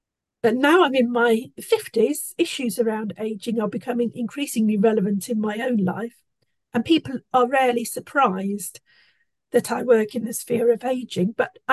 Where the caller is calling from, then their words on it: Kings Hill, South East England, United Kingdom; I'm joining you from King's Hill in Kent